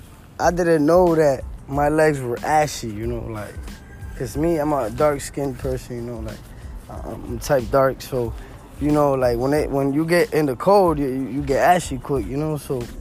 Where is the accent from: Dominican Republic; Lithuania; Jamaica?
Dominican Republic; English is a second language; now in Passaic, United States; So I moved to New Jersey, Passaic, New Jersey. United States. I came from Dominican Republic. I didn't know no English.